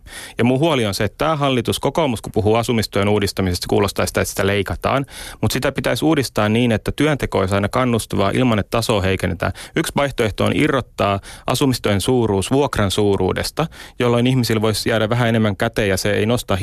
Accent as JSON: {"language": "Finnish", "town": "Turku", "region": "Southwest Finland", "country": "Finland", "said": "Pitää muistaa, että mä oon turkulainen ja mä en tunne näitä yksityiskohtia."}